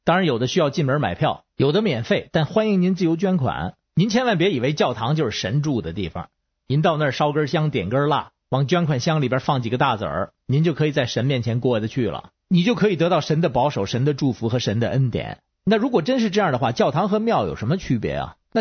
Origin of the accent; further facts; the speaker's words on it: Beijing, China; 我是北京的